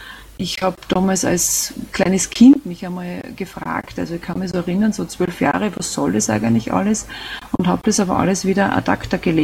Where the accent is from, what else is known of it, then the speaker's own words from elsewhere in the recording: Styria, Austria; ich bin gebürtige Steirerin und ja, wie nichts Besonderes, aufgewachsen mit zwei Brüdern.